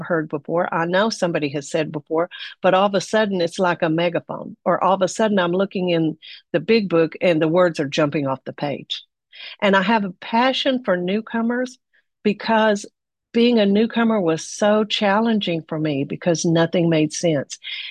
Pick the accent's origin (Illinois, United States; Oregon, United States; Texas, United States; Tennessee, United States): Texas, United States; And first of all, I'm from Texas. And so we think we're bigger, badder, smarter, faster.